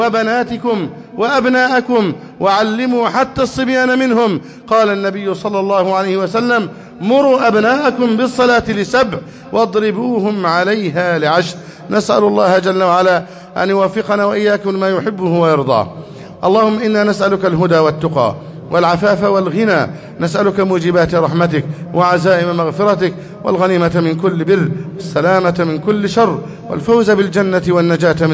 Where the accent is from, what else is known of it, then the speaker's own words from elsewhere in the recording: Egypt; اللهم احفظ بلدنا مصر أمنا أمانا، اللهم احفظ مصر أمنا أمانا